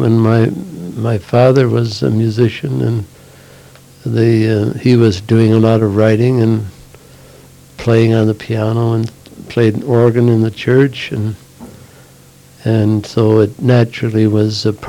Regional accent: Minnesota, United States; I grew up in Minnesota.

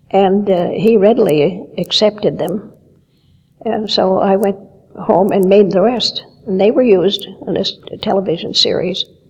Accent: North Dakota, United States; I grew up on the North Dakota side.

